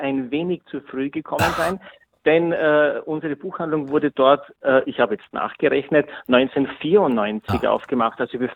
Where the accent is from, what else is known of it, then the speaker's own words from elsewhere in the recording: Styria, Austria; now in Prague, Czechia; Ich bin aus der Steiermark nach Prag zugewandert.